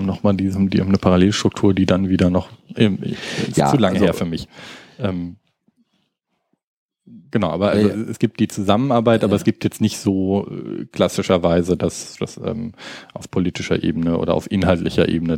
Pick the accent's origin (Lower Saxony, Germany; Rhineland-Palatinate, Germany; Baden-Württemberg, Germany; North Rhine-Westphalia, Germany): Baden-Württemberg, Germany; Also ich komme jetzt aus Baden-Württemberg